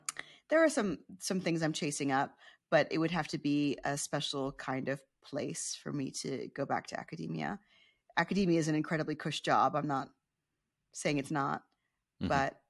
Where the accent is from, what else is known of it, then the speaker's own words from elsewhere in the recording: Roswell, Georgia, United States; So I grew up in Marietta, Roswell, Georgia.